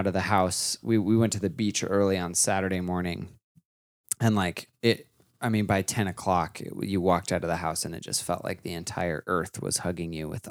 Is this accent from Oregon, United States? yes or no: yes; Oregon, United States; also born or lived in Idaho; Because it was the hot time of the year was so short where I grew up. But when we moved from Oregon to Idaho, the summers were a lot drier and a lot hotter.